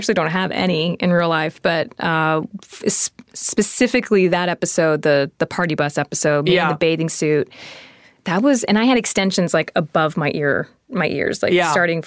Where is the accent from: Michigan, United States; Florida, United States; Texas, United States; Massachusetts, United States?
Texas, United States; I mean, I'm from Texas too.